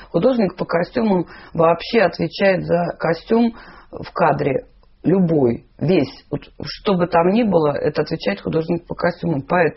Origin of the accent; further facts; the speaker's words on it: Saint Petersburg, Russia; поскольку ленинградец, так я по-ленинградски работаю